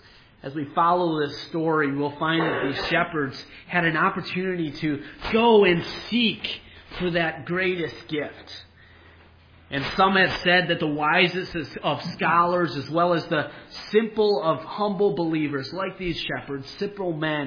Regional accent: Wisconsin, United States; Growing up in Wisconsin, some of the best gifts that we had were anything that had to do with the Packers.

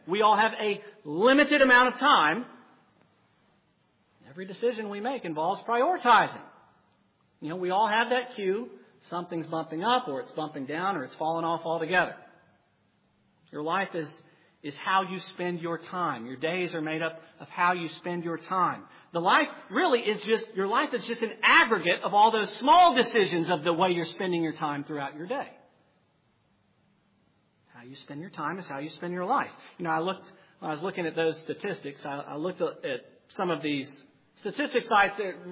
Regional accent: Dallas, Texas, United States; You know, I'm from Dallas, as some of you all know. We're still in the Bible Belt, so similar neck of the woods.

